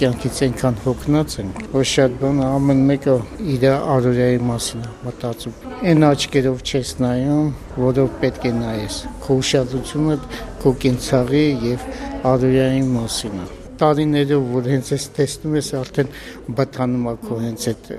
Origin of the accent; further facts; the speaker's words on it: Yerevan, Armenia; born there; Ես օրինակ ծնվել եմ հենց Երևանի կենտրոնում։